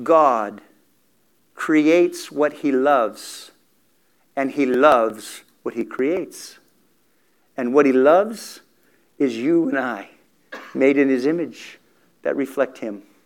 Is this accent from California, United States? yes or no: yes; Salinas, California, United States; born there; And I was born in Salinas, California, up in Northern California in the Monterey Bay area.